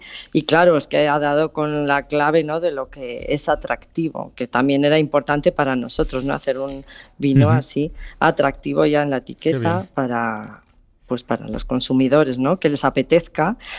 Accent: Spain; now in Toledo, Spain; en el año 99 decidimos sacar nuestro primer vino aquí en Toledo, pero venimos de otras zonas de España.

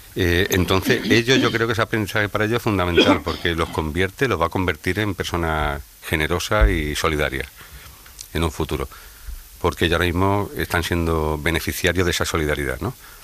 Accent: Cardeña, Andalusia, Spain; en mi pueblo, en Cardeña, en el Valle de los Pedroches, sí, no se come cochifrito

